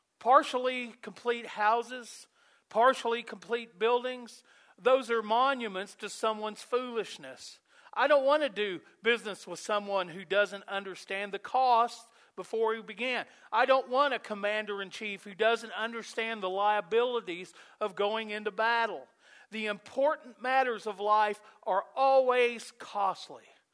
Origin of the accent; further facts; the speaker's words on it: Kentucky, United States; also born or lived in Indiana; I grew up in Kentucky. I spent 9 years ministering in Indiana.